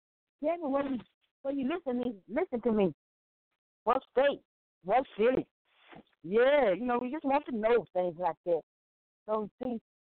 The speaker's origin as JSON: {"language": "English", "town": "Memphis", "region": "Tennessee", "country": "United States", "said": "I'm from Memphis, Tennessee. I'm coming from Memphis, Tennessee."}